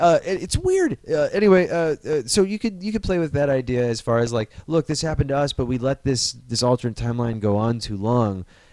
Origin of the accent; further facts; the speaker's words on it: Midwest, United States; maybe because I'm from the Midwest, I kind of got that same cadence.